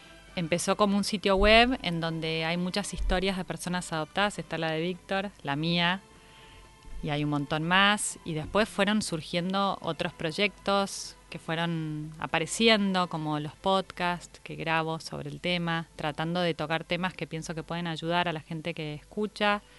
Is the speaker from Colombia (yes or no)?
no; Argentina; Por supuesto que la mayoría somos argentinos